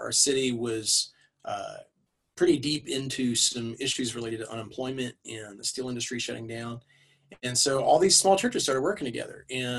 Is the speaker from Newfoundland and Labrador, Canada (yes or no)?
no; Hamilton, Ontario, Canada; steel town, a stone's throw from Toronto, but just unlike Toronto enough that they didn't want us. So I'm from Hamilton and started leading worship at a little church when I was about 12 or 13.